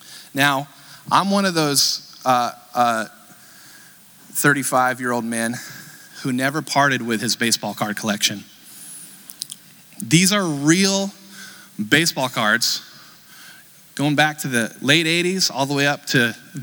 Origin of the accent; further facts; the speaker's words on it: California, United States; Now, I'm from California. I'm from the San Francisco Bay Area, and when it comes to baseball, I am a lifelong San Francisco Giants baseball fan.